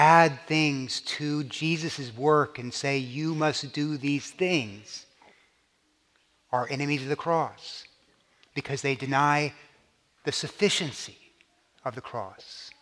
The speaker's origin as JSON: {"language": "English", "region": "Texas", "country": "United States", "lives_now": "New York, United States", "said": "I really didn't want to be a New Yorker. I wanted to be I'm a Texan. And here I am in New York, and so it hurt me, it pained me to get these things changed."}